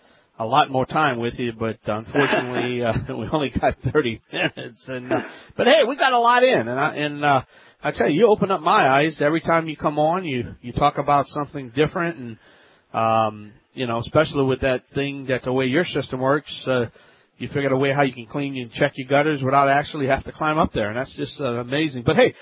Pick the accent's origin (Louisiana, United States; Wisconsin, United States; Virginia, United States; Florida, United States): Louisiana, United States; you're listening to Home Talk USA.